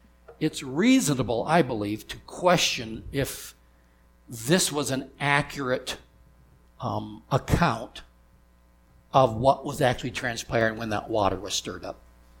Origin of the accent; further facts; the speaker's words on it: Wyoming, United States; Growing up in Wyoming, there was a man, a boy, who was 3 years older than me.